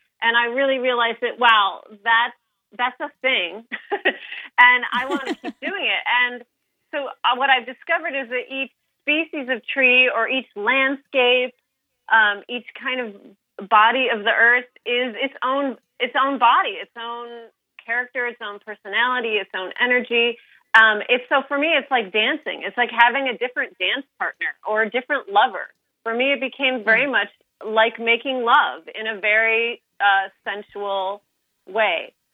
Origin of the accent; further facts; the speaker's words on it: Midwest, United States; now in California, United States; Well, I grew up in the Midwest, and of course, there's nature everywhere.